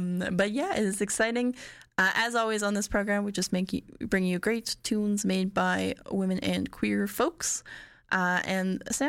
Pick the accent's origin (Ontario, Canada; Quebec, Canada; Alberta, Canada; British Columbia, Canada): Alberta, Canada; Calgary; And so a big shout out to my hometown station, CJSW, for letting me pop on into the studios here and make the radio for all of you to enjoy.